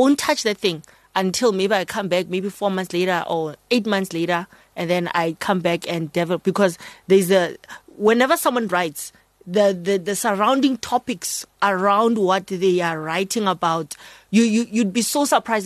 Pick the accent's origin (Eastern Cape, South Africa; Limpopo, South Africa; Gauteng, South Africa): Gauteng, South Africa; Pretoria; I come from Pretoria. I grew up in Pretoria. I think I arrived in Pretoria in the year 2000. Grew up here, basically.